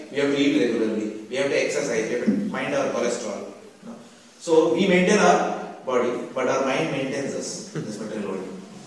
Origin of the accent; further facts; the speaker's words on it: Mumbai, Maharashtra, India; I come from a Tamilian ideal family, for me Lord Murugan was the supreme personality of God initially. Of course, because I come from Bombay, Sai Baba was also the supreme personality of God.